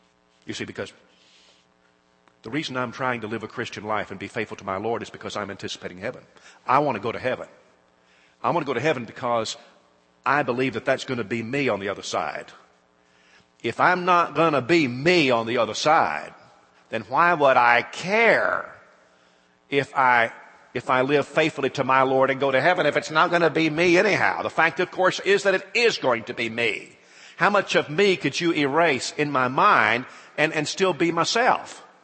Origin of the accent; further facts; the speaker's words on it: United States; As an American, it is shocking to me because Alabamians, in an overwhelming way, said no to this.